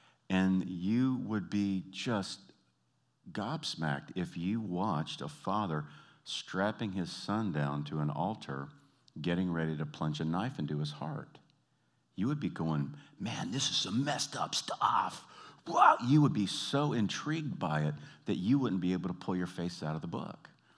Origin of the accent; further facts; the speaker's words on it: Canada; We're Canadian, so it's awful cute.